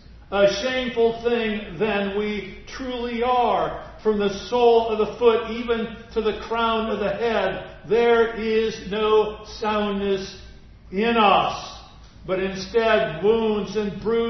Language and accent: English; Iowa, United States; Now, when I was growing up in the small town that I grew up in Iowa